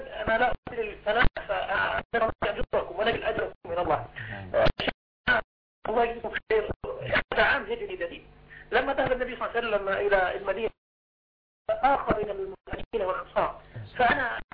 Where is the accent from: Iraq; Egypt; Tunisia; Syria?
Syria; now in United Arab Emirates; أنا من سوريا مقيم بالإمارات.